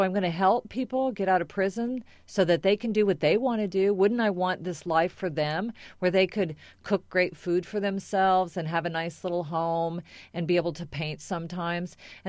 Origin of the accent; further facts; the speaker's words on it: Teutopolis, Illinois, United States; I grew up in a small town right next to Effingham, Illinois, called Totopolis, Illinois. It's 70 miles south of here.